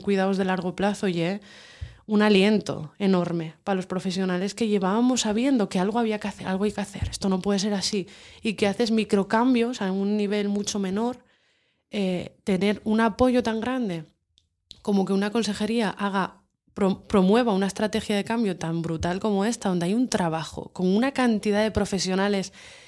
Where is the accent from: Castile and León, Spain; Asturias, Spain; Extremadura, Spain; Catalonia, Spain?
Asturias, Spain; Santa Bárbara; En mi pueblo, hombre, por Dios, Santa Bárbara bendita. Santa Bárbara, yo vivo en el Corralón.